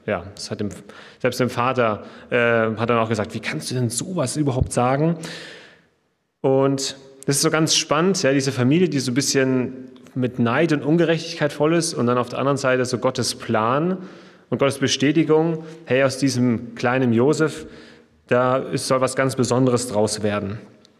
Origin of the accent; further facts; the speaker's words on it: Ditzingen, Baden-Württemberg, Germany; bin aus Ditzingen, bin dort Gemeinschaftspastor jetzt seit 1,5 Jahren.